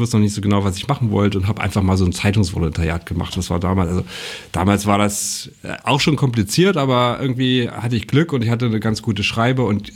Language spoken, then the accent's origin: German; Mühlhausen, Thuringia, Germany; born there; ich bin ja gebürtiger Mühlhäuser. Pflaumus ist vielleicht bekannt, ne? Wer kennt es nicht? Und in dieser Kleinstadt, so 40.000, 45.000 Einwohner, industriell geprägt in der DDR